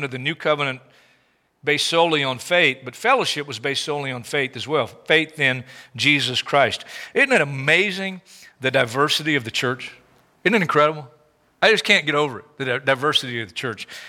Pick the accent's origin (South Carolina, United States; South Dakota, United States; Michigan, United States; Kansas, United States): South Carolina, United States; Now, people call me a redneck, but to be very technical, where I grew up in South Carolina, I was not a redneck